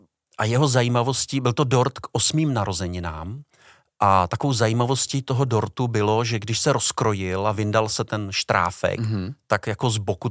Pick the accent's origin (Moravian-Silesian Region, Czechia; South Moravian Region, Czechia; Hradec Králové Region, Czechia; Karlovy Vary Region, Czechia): Karlovy Vary Region, Czechia; Chodov; also born or lived in Prague; tak já jsem se narodil v Praze, ku podivu, ale moji rodiče se odstěhovali do Chodova u Karlových Varů. A tam jsem chodil na základní školu. Tam jsem vlastně prožil dětství